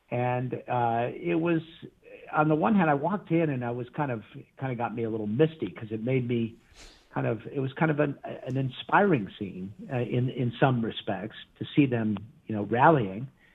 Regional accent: Detroit, Michigan, United States; I grew up in the Detroit area.

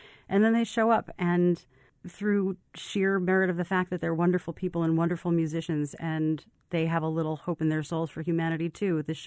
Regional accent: New Jersey, United States; also born or lived in Queens, New York; now in New Orleans, United States; I was born in Queens and grew up in New Jersey. I moved down here in 1997.

